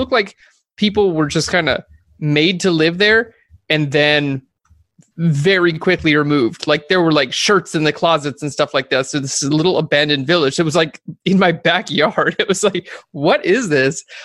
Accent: Kauai, Hawaii, United States; so I grew up on Kauai, Hawaii, which is not a very populated island.

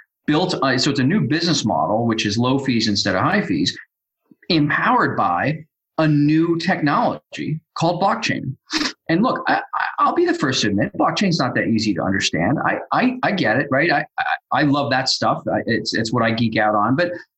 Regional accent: Ohio, United States; I came out here. I grew up in Ohio. I went to school in Nashville, Tennessee. And I moved here right out of school.

